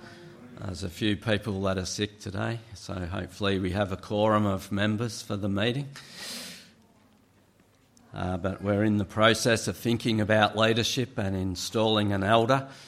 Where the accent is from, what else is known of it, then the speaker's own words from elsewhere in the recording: Australia; I grew up as an Australian farmer.